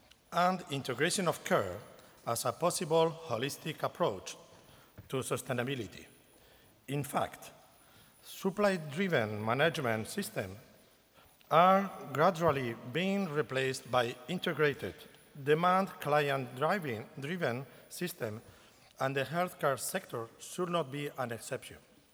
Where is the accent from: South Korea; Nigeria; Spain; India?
Spain; Bilbao, Basque Country; finally we are all here in my hometown.